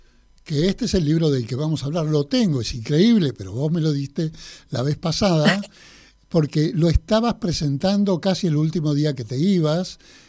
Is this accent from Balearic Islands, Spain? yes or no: yes; Deià, Balearic Islands, Spain; Yo soy de Mallorca, mi familia viene de Mallorca.